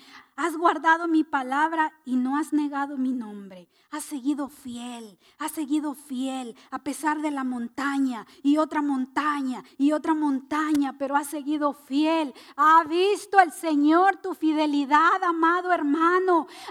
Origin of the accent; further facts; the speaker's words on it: Guatemala; yo que vengo de Guatemala y mi esposo que viene de Guatemala